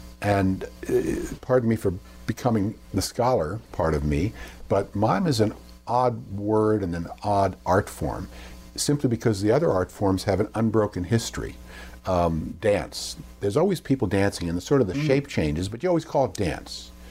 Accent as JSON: {"language": "English", "town": "Miami", "region": "Florida", "country": "United States", "tie": "born or raised there", "said": "I grew up in Miami, Florida, which was a rather bizarre place for anybody to grow up. It's still bizarre."}